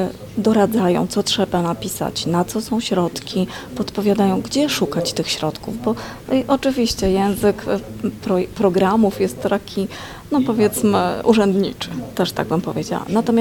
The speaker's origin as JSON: {"language": "Polish", "region": "Masovian Voivodeship", "country": "Poland", "tie": "born or raised there", "said": "Ja mieszkam na Mazowszu od urodzenia"}